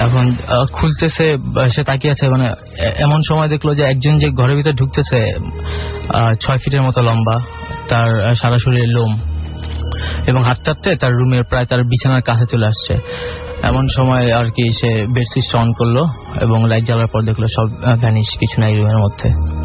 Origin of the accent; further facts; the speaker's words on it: Dhaka, Dhaka Division, Bangladesh; খিলগাঁও থেকে এসেছি।